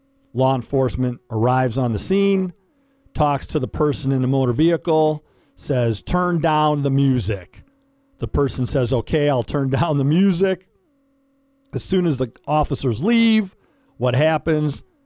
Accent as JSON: {"language": "English", "town": "Detroit", "region": "Michigan", "country": "United States", "tie": "born or raised there", "said": "Growing up in Metro Detroit, very privileged to be able to hang out at some of those rock and roll clubs back in the day."}